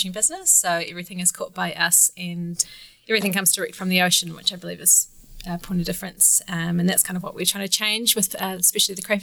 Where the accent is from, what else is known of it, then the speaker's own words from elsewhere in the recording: Golden Bay, Tasman, New Zealand; also born or lived in Marlborough; I'm originally from Golden Bay and then Marlborough.